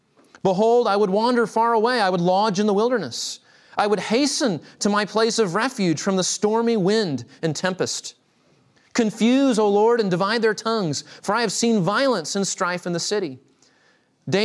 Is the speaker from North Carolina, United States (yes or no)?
no; Texas, United States; I'm from Texas. We love our pickup trucks in Texas.